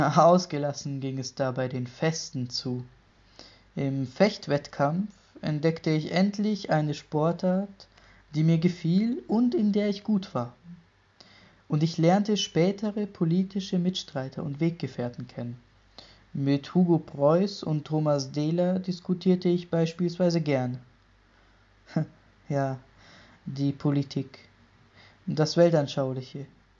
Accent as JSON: {"language": "German", "town": "Bamberg", "region": "Bavaria", "country": "Germany", "tie": "born or raised there", "said": "Gleichwohl bin ich nach wie vor Mitglied der jüdischen Gemeinde in meiner Heimatstadt Bamberg. Und eigentlich war und bin ich ja selber ein Benachteiligter, nämlich gerade aufgrund meines Jüdischseins."}